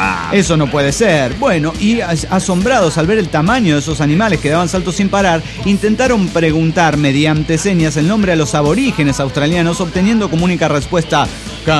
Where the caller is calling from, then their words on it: Manizales, Caldas, Colombia; de Manizales.